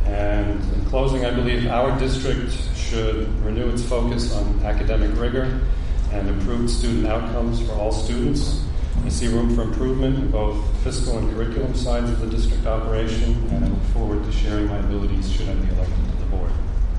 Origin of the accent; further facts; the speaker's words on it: New York, United States; now in Center Moriches, United States; a 14-year resident of Center Mauritius. I grew up on Long Island. I went to Hopok Schools, and that's a much different school district than Center Mauritius.